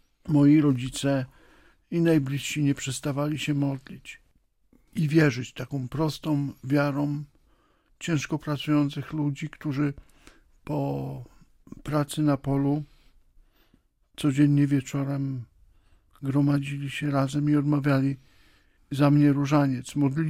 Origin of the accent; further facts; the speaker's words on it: Rawa Mazowiecka, Łódź Voivodeship, Poland; born there; tak naprawdę to urodziłem się w Rawie Mazowieckiej